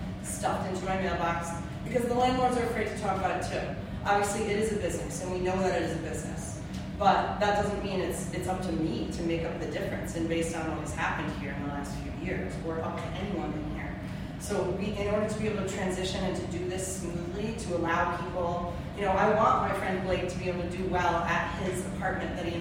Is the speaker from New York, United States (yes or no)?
yes; Coxsackie, New York, United States; now in Catskill, United States; So, having grown up, I grew up in Coxsackie. If you know me, I've lived here for a long time now to still not even be a Catskillian.